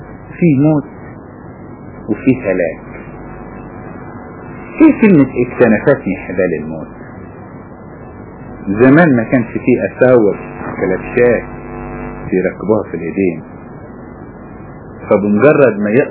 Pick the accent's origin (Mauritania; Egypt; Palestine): Egypt; لان لما بينزل سيول يمكن شفته لما نزل عندنا في مصر